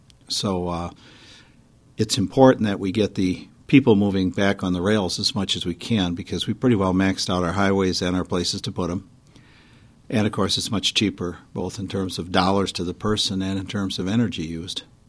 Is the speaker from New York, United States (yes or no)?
no; Wisconsin, United States; I'm from Wisconsin. I want to see Wisconsin thrive.